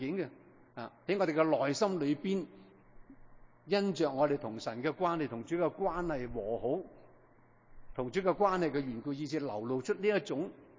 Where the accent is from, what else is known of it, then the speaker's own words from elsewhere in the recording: Hong Kong; 我哋都大部分从香港嚟，啊，香港变得好紧要